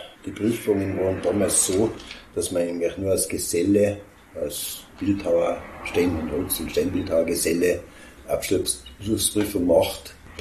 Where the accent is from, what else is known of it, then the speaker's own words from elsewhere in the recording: Hochfilzen, Tyrol, Austria; Wo ich herkomme, bin ein echter Hochfilzer.